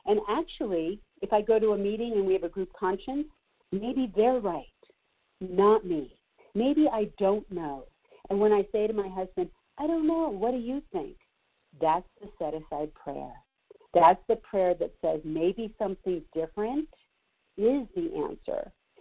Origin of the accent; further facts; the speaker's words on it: Los Angeles, California, United States; So I grew up Jewish in Los Angeles, and it was what our faith was politics, our faith was intellect